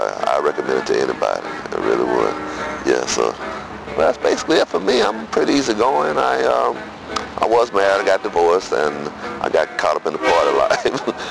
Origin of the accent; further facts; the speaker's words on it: Dallas, Texas, United States; now in New Orleans, United States; I'm originally from Dallas, Texas. I have lived here in New Orleans off and on for the past 28 years.